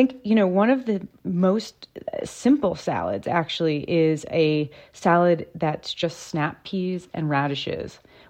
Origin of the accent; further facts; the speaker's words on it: New York, United States; I mean, I grew up on the East End of Long Island, and I had the amazing luxury of farms all around me and access to fresh produce.